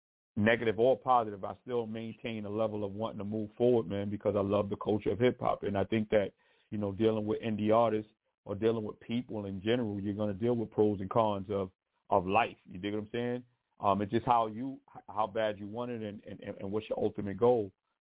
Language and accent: English; New York City, New York, United States; I am originally from South Bronx, Cypress Ave, Beekman Ave.